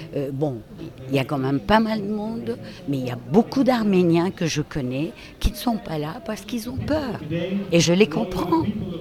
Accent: Istanbul, Turkey; born there; French is a second language; Je suis turque d'Istanbul.

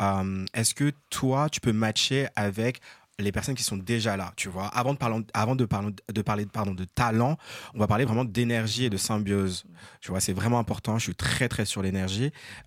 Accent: Republic of the Congo; je suis Capricorne, je suis Congolais.

